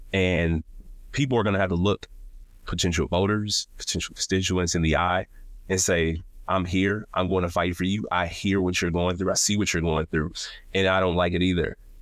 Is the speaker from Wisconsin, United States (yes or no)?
yes; Milwaukee, Wisconsin, United States; born and raised in Milwaukee, proud product of public schools, and still live in Milwaukee.